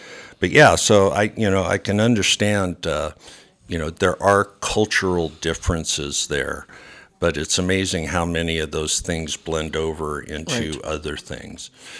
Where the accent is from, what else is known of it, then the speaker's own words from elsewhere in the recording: West Coast, United States; even though I grew up on the West Coast